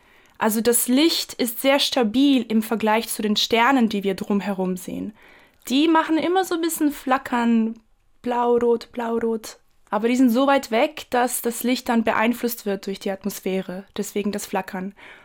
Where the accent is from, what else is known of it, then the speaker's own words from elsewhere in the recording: Croatia; in meiner Heimat auch in Kroatien